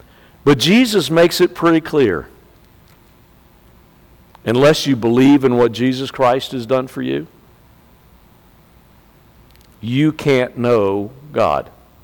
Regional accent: Virginia Beach, Virginia, United States; I grew up in Virginia Beach. It's a place called Sandbridge in Virginia Beach, which is a beautiful place.

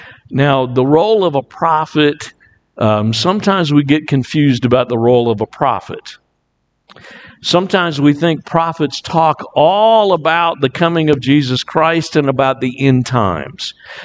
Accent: Virginia Beach, Virginia, United States; But I grew up in the Virginia Beach area, and people coming from North Carolina and telling us what to do was not always advisable.

